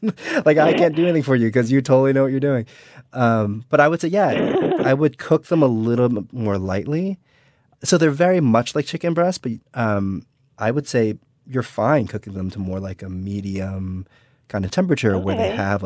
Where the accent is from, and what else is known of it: New Jersey, United States; born or raised there